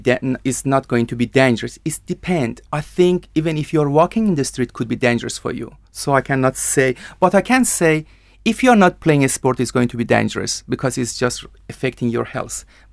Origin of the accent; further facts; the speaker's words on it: Iran; English is a second language; I come from Iran. In my country, people mainly play soccer anywhere